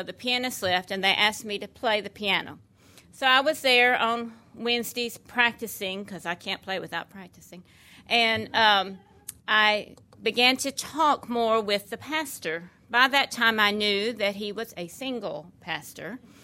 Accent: Murfreesboro, Tennessee, United States; I am originally from Murfreesboro, Tennessee, just a little southern Tennessee girl, and grew up in that town.

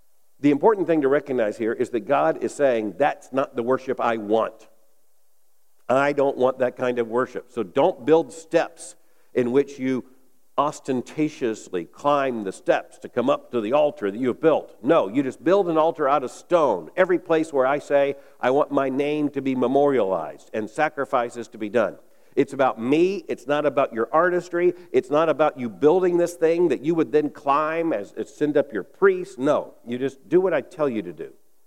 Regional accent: the South, United States; As I heard growing up in the South, naked.

